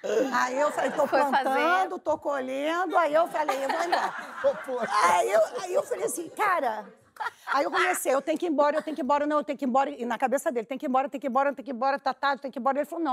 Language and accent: Portuguese; Iran; now in New York, United States; Eu sou iraniana, queria conhecer um iraniano.